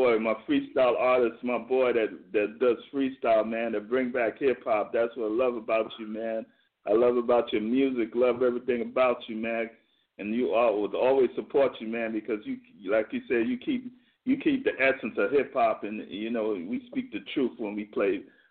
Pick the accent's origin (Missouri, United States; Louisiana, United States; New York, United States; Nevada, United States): New York, United States; Brooklyn; I want to keep New York. I'm from Brooklyn, New York. You know what I'm saying? The mecca of hip hop.